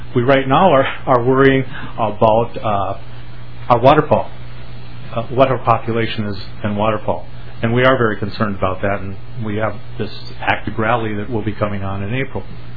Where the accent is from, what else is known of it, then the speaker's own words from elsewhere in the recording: Grand Rapids, Minnesota, United States; The National Rough Grouse Hunt is conducted in Grand Rapids, my hometown.